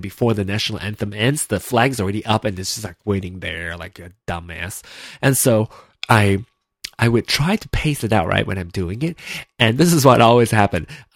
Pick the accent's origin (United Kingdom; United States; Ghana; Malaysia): Malaysia; I'm from Malaysia. I grew up in Malaysia